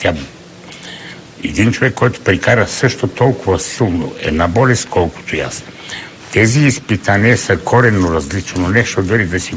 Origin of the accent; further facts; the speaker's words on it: Dimitrovgrad, Haskovo Province, Bulgaria; Той е от Димитровград и аз съм от Димитровград.